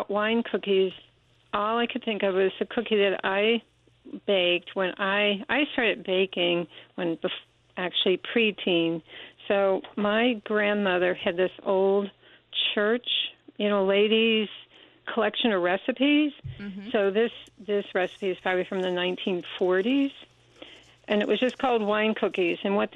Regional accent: Cincinnati, Ohio, United States; I didn't grow up around here. I grew up in Cincinnati. So, German.

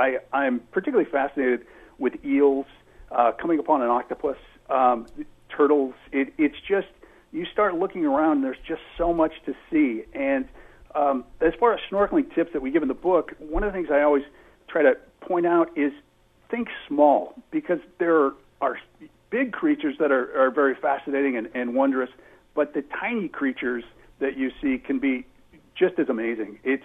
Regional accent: Oregon, United States; I grew up swimming in the Rogue River.

